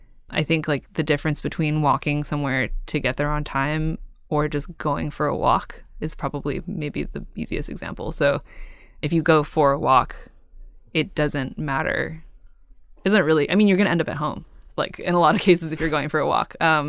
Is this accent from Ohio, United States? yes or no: no; Cupertino, California, United States; So I grew up in Cupertino, and I now live in Oakland, and I lived in San Francisco before.